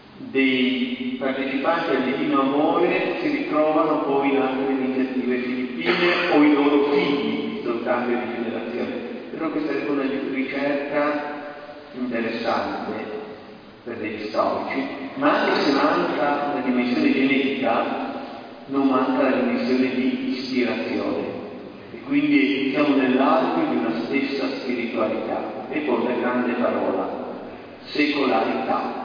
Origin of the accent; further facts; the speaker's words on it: Genoa, Liguria, Italy; quelle dinamiche per le quali almeno proverbialmente siamo noti come genovesi